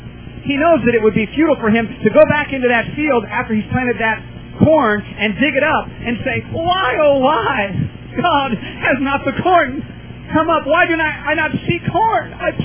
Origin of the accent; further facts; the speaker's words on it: Iowa, United States; You know, I'm from Iowa. I grew up in Iowa.